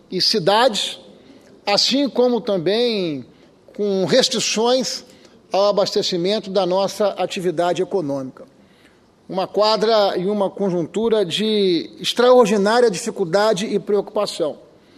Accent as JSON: {"language": "Portuguese", "region": "Espírito Santo", "country": "Brazil", "said": "a quem eu, como capixaba, presto toda a reverência"}